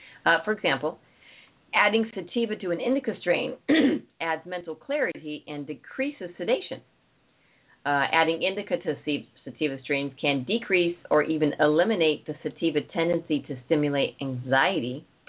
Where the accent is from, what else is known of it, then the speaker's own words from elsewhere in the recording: Oakland, California, United States; born there; I grew up in that, or I was born in Oakland, but Oakland, I'm sure, has a hundred of these.